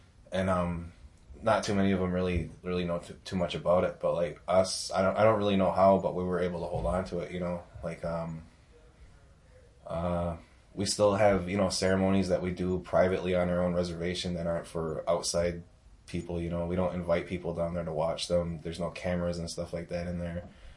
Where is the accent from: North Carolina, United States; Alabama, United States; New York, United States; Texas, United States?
New York, United States; I'm from the Onondaga Nation, from the Haudenosaunee tribe. The Haudenosaunee are made up of actually like five different nations. There's the Mohawks, the Oneidas, the Senecas, the Cayugas, and the Onondagas. We lived in New York State and upstate along the Great Lakes.